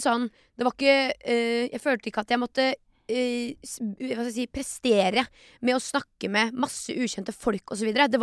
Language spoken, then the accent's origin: Norwegian; Varteig, Østfold, Norway; jeg har vokst opp I Vartei, som ja, ja. Liksom far, far inn I Sarpsborg. Det så bygd som du får det.